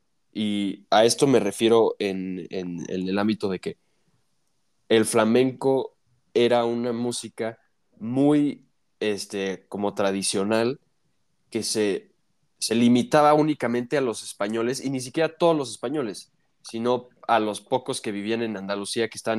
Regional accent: Mexico; ni nosotros que somos mexicanos sabemos algo de esa cultura.

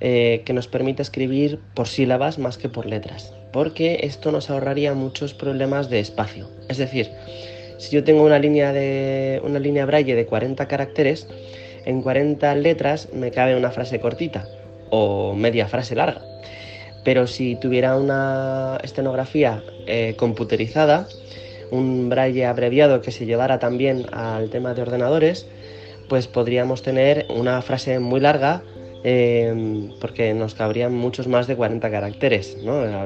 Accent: Spain; soy de España y echo de menos el braille en algunos productos de supermercado

